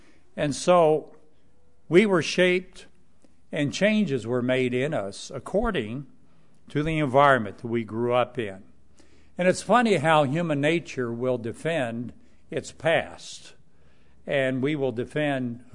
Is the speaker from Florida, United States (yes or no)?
no; Tennessee, United States; I grew up in East Tennessee. She grew up in the city. I grew up on the farm.